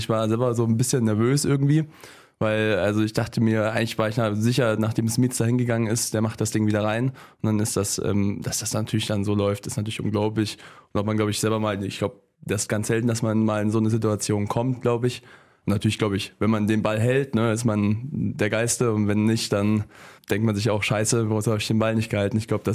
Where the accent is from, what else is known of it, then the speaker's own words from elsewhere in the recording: Dachau, Bavaria, Germany; Ich bin in München geboren. Okay. Also genau in Dachau, wenn man genau sein möchte. Das ist ein kleines Städtchen neben München und bin da auch aufgewachsen.